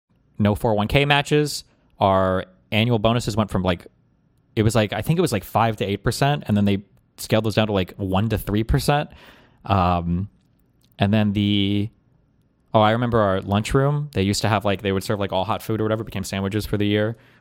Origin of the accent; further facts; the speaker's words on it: United States; Yeah, I'm American. We do eat steak for breakfast sometimes, motherfucker.